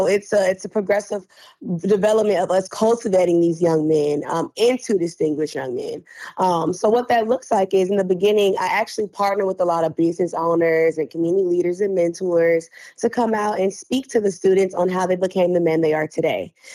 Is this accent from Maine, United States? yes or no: no; Tallahassee, Florida, United States; now in Birmingham, United States; I'm not from Birmingham or Alabama. I'm from Tallahassee, Florida, and I moved here 3 years ago.